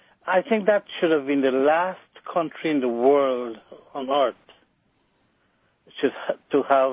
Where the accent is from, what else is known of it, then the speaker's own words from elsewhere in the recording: Brooklyn, New York, United States; from Brooklyn.